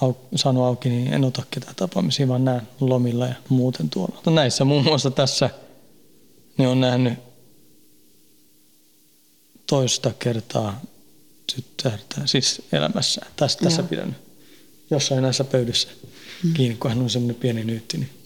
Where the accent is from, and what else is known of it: Haninge, Stockholm County, Sweden; born or raised there; now in Finland